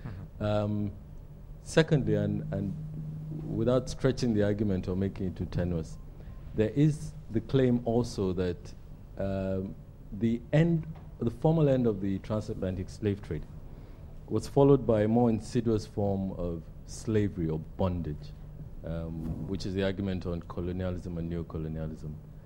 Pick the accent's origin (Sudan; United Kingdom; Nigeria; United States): Nigeria; I'm from Nigeria.